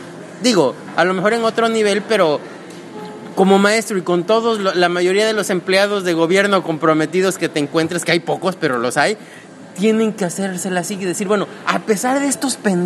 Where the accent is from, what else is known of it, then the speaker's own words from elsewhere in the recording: Mexico; nosotros hemos visto más de esas películas, de esas cuestiones como mexicanos